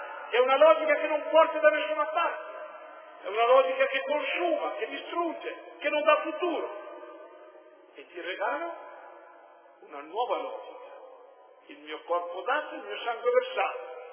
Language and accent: Italian; Trentino-Alto Adige, Italy; Per me che vengo dalle Dolomiti di Brenta